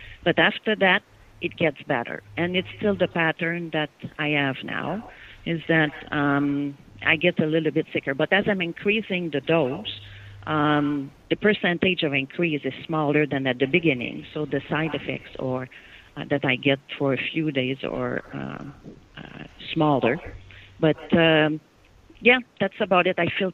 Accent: Canada; So as a Canadian, I was not set up financially to go to another country

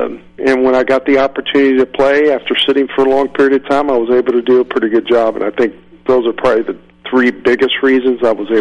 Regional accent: Florida, United States; to be able to go down to Miami and play in my home state and get those regular at bats

